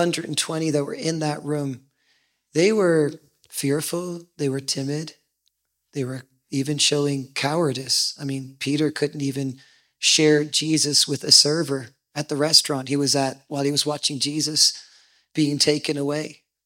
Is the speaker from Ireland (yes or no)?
yes; Munster, Ireland; now in United States; I am from County Cork, Ireland, and I'm a Republican.